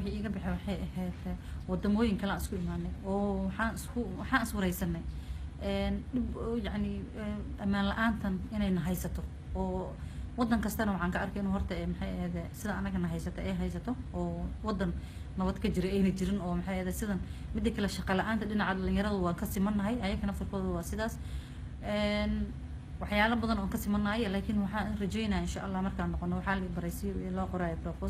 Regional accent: Garissa, Garissa County, Kenya; waxaan ka imaaday Kenya magaalada waxaan ka imaaday Garissa

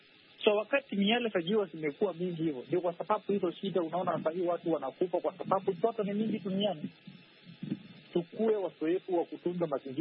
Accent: Kenya; now in Angola; Mimi ni Mkenya lakini nafanya kazi nje ya Angola.

